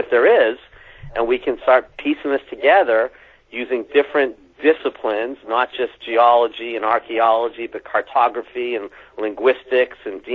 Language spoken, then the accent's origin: English; Roslin, Scotland, United Kingdom; So we have all this interesting history here in my hometown relating back to the Sinclairs and the Knights Templar and their possible treasure.